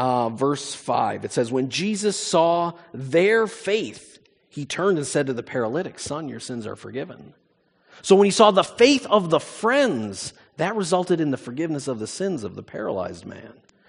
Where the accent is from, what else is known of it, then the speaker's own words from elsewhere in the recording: United States; moved away as an adult; now in Canada; I'm originally from the States, and this was my first foray into Canada and into Canadian culture